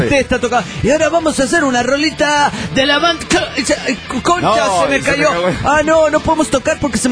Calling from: Turmero, Aragua, Venezuela; de Turmero, Venezuela.

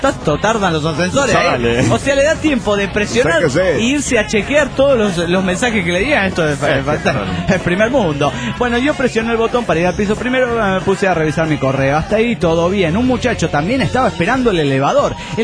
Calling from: Washington, District of Columbia, United States; de Washington D.C.

